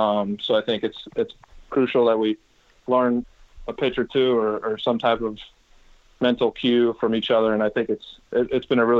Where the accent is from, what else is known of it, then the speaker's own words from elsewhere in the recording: California, United States; Growing up in the Bay Area, obviously, as a Giants fan